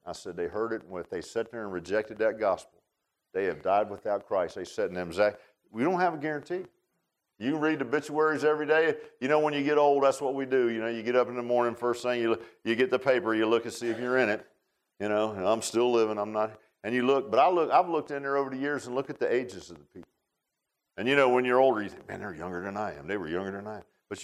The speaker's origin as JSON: {"language": "English", "town": "Virginia Beach", "region": "Virginia", "country": "United States", "tie": "born or raised there", "said": "That Virginia Beach shooting, I grew up in Virginia Beach, is near and dear to my heart."}